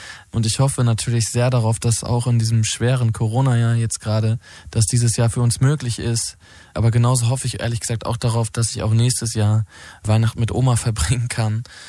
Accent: North Rhine-Westphalia, Germany; ich komme aus Ostwestfalen

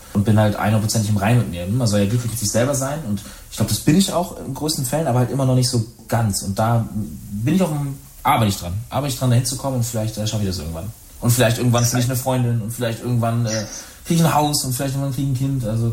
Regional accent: Baltic coast, Northern Germany, Germany; die Ostsee in Norddeutschland. Und da komme ich her, da will ich irgendwann wieder hin

